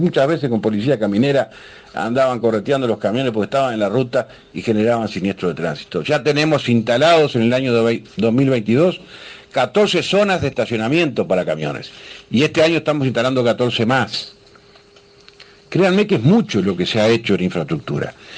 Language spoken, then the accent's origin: Spanish; Uruguay; y que como uruguayos que queremos salvar vidas, y esa es mi responsabilidad